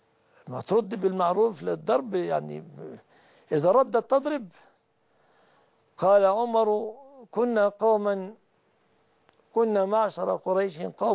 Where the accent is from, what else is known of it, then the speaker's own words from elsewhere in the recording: Egypt; بلادنا مصر